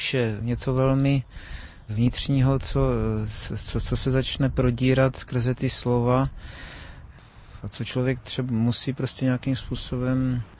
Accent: Valašské Meziříčí, Zlín Region, Czechia; Pocházím z Valašského Meziříčí, ale můj otec se narodil v Osové Bytýšce, což je kousek od Tasova. A Moje maminka pochází z Bystřice pod Hostýnem

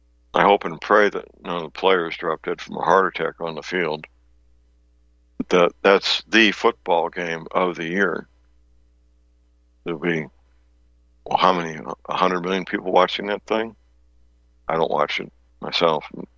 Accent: St. Louis, Missouri, United States; So I know in my hometown in St. Louis, Pfizer has a facility.

